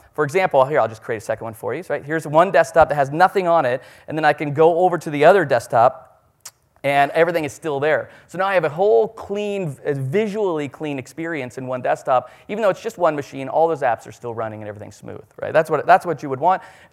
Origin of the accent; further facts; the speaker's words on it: Denver, Colorado, United States; oh sorry, I'm from Denver. DIA is our airport.